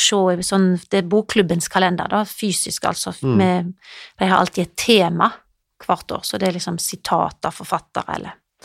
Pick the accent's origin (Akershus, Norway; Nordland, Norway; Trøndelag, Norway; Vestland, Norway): Vestland, Norway; Jondal; now in Denmark; Ja, det er der jeg kommer fra.